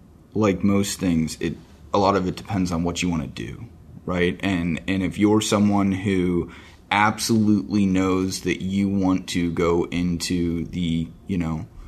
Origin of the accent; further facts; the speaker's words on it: Ohio, United States; moved away as an adult; now in Washington, United States; And I am originally from Ohio.